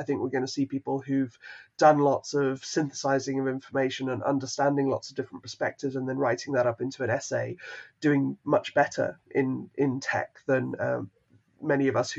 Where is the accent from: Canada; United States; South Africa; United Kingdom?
South Africa; I was very lucky growing up in South Africa.